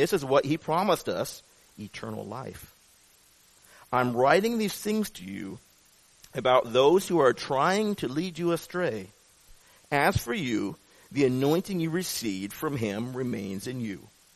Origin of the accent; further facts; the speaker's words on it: Seattle, Washington, United States; I've told you before, I grew up in Seattle, Washington.